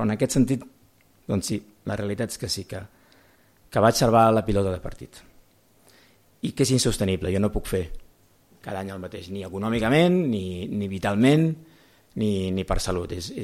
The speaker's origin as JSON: {"language": "Catalan", "town": "Sabadell", "region": "Catalonia", "country": "Spain", "said": "perquè jo sóc de Sabadell"}